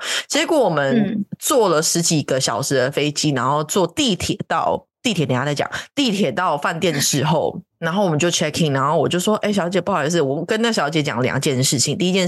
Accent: Taiwan; now in Hong Kong; 但是我必须说我是台湾人，然后住在香港，也去过什么什么新加坡什么上海那些地方

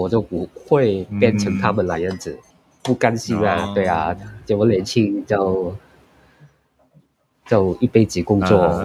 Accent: Hong Kong; 一个孤儿，对，所以我都不知道自己从哪里出生，但是从小都生活在香港，对，在一个寄养家庭长大，之后就生活到16岁，之后就自己搬出来

